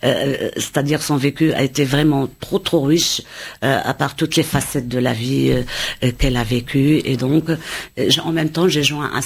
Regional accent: Fez, Fès-Meknès, Morocco; Je suis natif de Fès, donc ma ville natale, donc millénaire, la ville millénaire, la ville impériale, et aussi la capitale spirituelle du Maroc

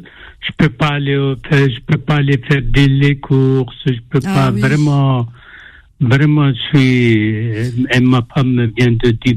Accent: Bourges, Centre-Val de Loire, France; Moi, je suis de Bourges, à Bourges.

